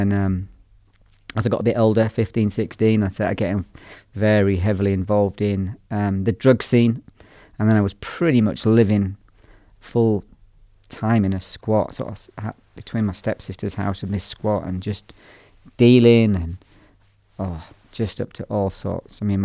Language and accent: English; Belfast, Northern Ireland, United Kingdom; I grew up in care, largely, in a variety of children's homes and orphanages, largely in Belfast.